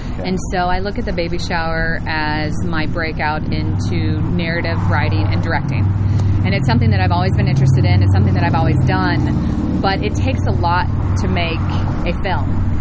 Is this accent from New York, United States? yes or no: no; Lexington, Kentucky, United States; So I grew up in Lexington.